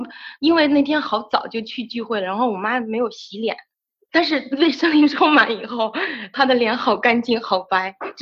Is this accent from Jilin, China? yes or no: no; Baotou, Inner Mongolia, China; 我是包头的